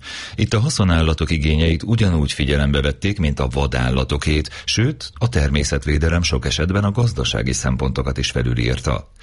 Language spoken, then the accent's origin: Hungarian; Great Hungarian Plain, Hungary; hiszen nálunk, ahonnan én jövök, az Alföldön, mindenki szárad